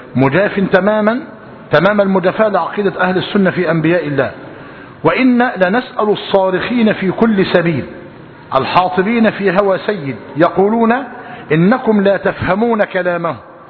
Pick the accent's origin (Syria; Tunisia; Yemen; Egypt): Egypt; مش ده اللي موجود عندنا في مصر؟ فلماذا نسبه إلى أمه؟ هذا في أرضنا